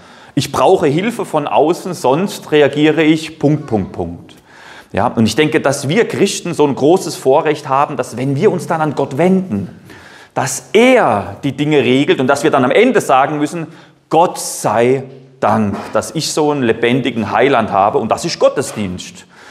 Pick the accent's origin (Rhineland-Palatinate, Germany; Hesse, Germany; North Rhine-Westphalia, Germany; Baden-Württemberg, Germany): Rhineland-Palatinate, Germany; Dierdorf; aus der evangelischen Gemeinschaft in Dierdorf, wo ich herkomme.